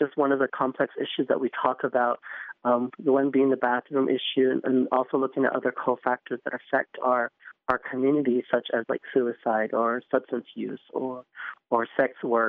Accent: San Augustine, United States; now in Albuquerque, United States; I am from Albuquerque, New Mexico, and originally from San Augustine. I'm just visiting D.C. for the moment.

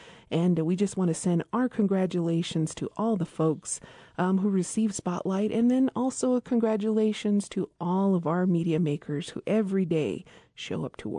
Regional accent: Meseta Pueblo, New Mexico, United States; from Meseta Pueblo

